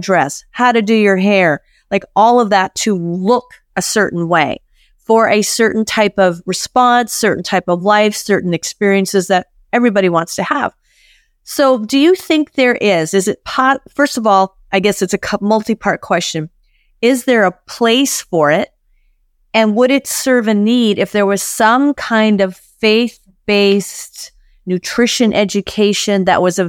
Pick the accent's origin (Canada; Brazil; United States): Canada; I'm from Canada